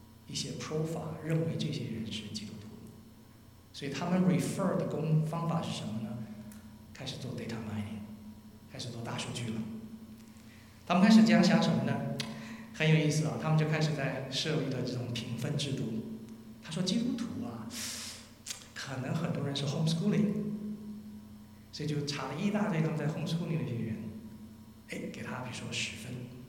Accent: China; 很多时候我们中国人讲叫做金玉其外，败絮其中。

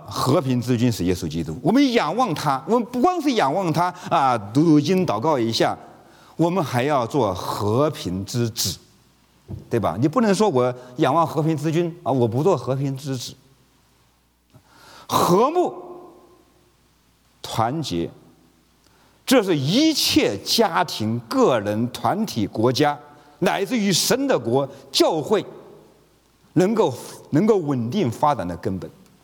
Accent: China; 这我们从中国来的已经很清楚

